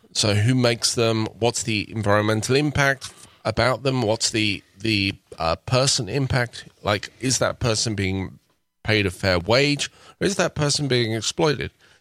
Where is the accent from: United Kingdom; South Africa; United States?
United Kingdom; England; Because I'm from England.